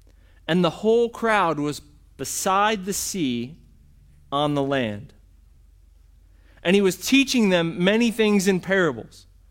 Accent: Hartville, United States; I grew up in church. I grew up going to Evermore. I'm from Hartville.

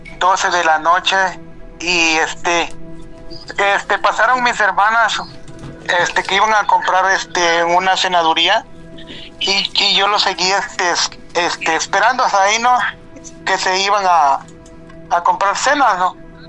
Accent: Chiapas, Mexico; Pasó en el estado de Chiapas, yo soy de Chiapas.

